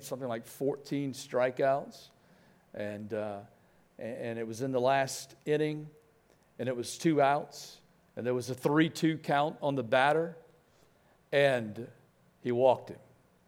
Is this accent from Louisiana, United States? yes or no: yes; Lafayette, Louisiana, United States; growing up in Lafayette, Louisiana, too Christian to be in that most popular crowd.